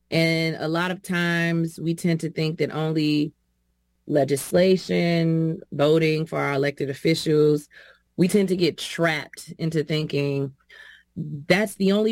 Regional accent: Chicago, Illinois, United States; And I am born and raised in Chicago from my home neighborhood of Englewood on the south side of Chicago.

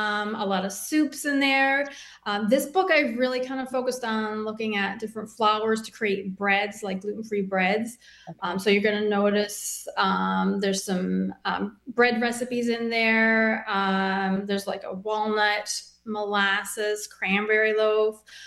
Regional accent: Newfoundland and Labrador, Canada; So I'm originally from Newfoundland, and this book really taps into Atlantic Canada cuisine.

